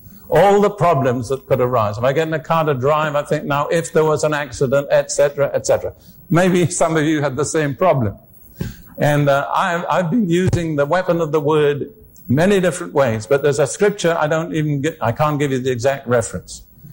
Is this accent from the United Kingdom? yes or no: yes; United Kingdom; I am British by background, as most of you know.